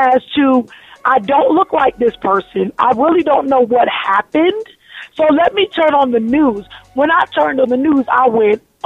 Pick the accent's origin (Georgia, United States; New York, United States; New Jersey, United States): New Jersey, United States; I'm born and raised in New Jersey. I got 9 brothers.